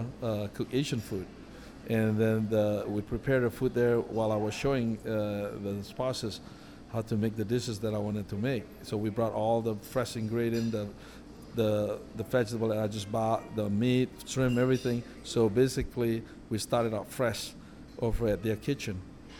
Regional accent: Bali, Indonesia; English is a second language; moved away as an adult; now in United States; I'm from Indonesia. I was born in Bali. My age, I'm 56.

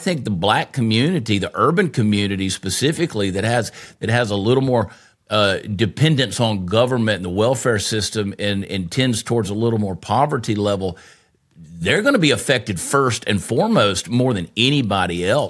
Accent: New York, United States; You know, growing up in New York, bro, I mean, I got to agree.

